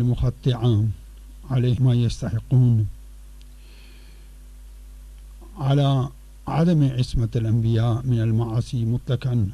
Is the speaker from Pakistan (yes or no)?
yes; Pakistan; Arabic is a second language; مثل ما عندنا في باكستان